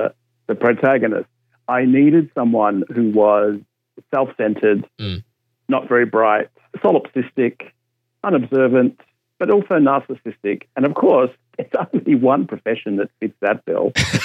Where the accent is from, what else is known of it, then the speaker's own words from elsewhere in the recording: Maryborough, Australia; And I grew up in Maryborough.